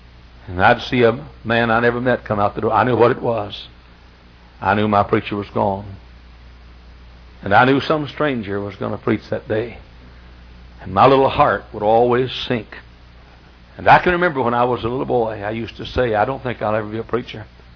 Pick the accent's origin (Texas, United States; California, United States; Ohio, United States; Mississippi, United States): Texas, United States; Dallas; I can remember when I was a little boy growing up in Fernwood Baptist Church in Dallas, Texas, church where I was saved